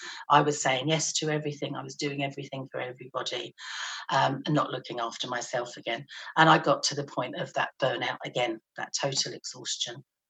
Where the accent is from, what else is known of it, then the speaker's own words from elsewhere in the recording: London, United Kingdom; I was born and bred in London, which is the capital city of England, which is busy in itself. So I grew up at quite a fast pace, and I was used to that hustle and bustle of life.